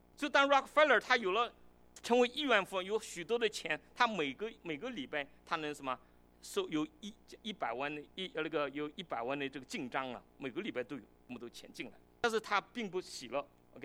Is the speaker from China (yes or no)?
yes; China; 也不是我们中国人讲的什么阿 Q 精神